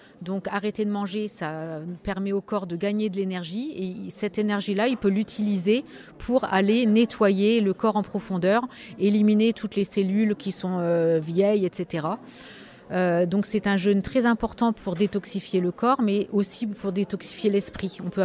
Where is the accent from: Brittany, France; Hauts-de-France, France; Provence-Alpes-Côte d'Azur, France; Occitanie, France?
Hauts-de-France, France; Coucy-le-Château; moved away as an adult; j'ai choisi d'installer ce centre de jeûne à Coucy-le-Château parce que c'est mon village natal où j'ai vécu de un an jusqu'au bac, en fait.